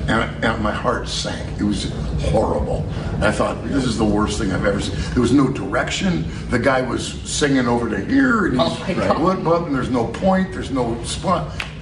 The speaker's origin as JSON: {"language": "English", "town": "San Francisco", "region": "California", "country": "United States", "said": "I thought, we're from San Francisco."}